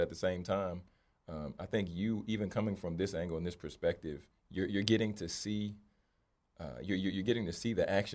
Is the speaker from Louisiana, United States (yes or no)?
yes; Louisiana, United States; I'm from Louisiana, I like gumbo.